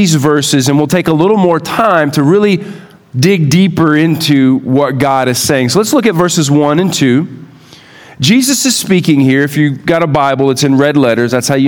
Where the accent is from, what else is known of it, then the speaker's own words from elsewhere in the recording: Houston, Texas, United States; now in Tennessee, United States; Growing up in Houston, we had 1.5 seasons. It was hot and really hot.